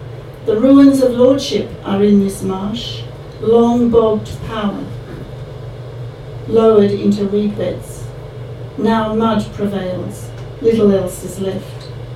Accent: Australia; And for me as an Australian, those seasons and that deep, deep winter were extraordinary

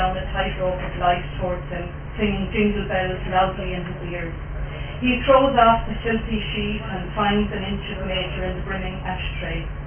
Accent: Ireland; first language Irish; English is a second language; because I write in Irish, because it's my first language, it's because it's how the poetry comes.

